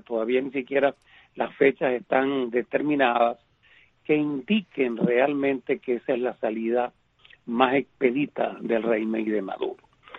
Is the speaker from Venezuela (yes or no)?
yes; Venezuela; Yo siento de verdad, con mucho, como venezolano